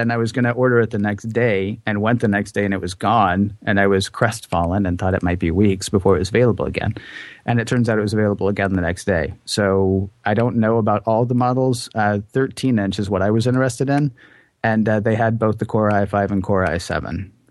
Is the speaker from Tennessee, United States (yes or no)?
yes; Tennessee, United States; There is a Republican legislator in Tennessee, my home state